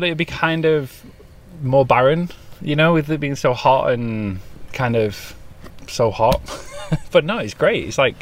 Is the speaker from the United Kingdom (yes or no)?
yes; Yorkshire and the Humber, United Kingdom; which is in Sheffield in England. Close to my hometown